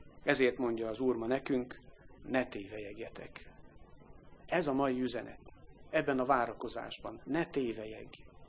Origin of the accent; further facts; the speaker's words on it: Karcag, Jász-Nagykun-Szolnok, Hungary; én karcagi gyerek vagyok, Kunságon nőttem föl.